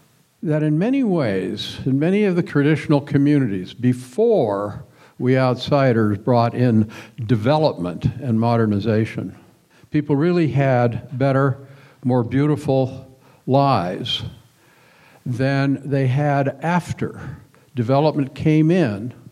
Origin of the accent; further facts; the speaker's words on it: Longview, Washington, United States; I grew up down in Longview, Washington, which many of you, I'm sure, know, Lumbertown.